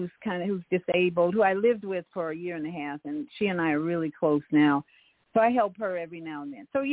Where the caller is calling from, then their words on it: Florida, United States; Grand Rising, Jody. … in Florida.